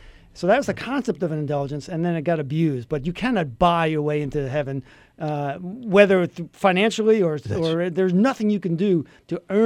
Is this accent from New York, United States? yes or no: yes; New York, United States; Sure, I grew up in New York, and you know, we had lived through a couple of transit strikes there, and it's just everything's a mess.